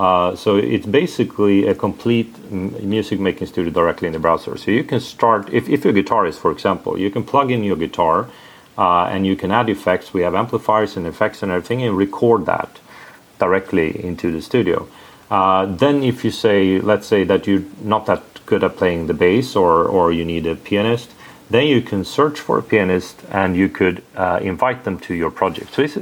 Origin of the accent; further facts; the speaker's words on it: Sweden; English is a second language; I'm from Sweden, and maybe that's because you will hear that on my accent, maybe. So we're based in Stockholm.